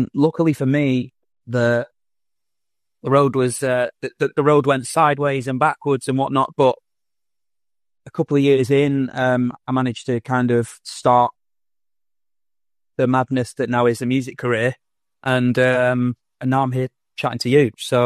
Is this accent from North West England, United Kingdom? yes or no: yes; Blackpool, North West England, United Kingdom; England in a little town called Blackpool, which is about 45 minutes, an hour away from Manchester. So I grew up just outside of Blackpool